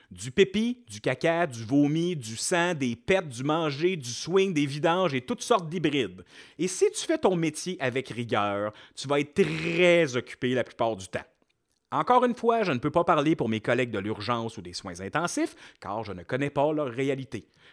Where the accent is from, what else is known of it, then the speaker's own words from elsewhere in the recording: Quebec, Canada; now in Montreal, Canada; Je suis vraiment tanné de la grande ville et j'ai envoyé des CV par chez nous en Abitibi.